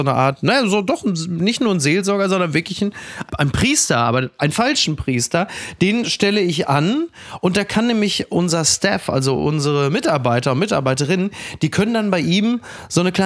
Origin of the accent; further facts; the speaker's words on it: Germany; da muss man jetzt natürlich als Deutscher, da packt man sich natürlich an den Kopf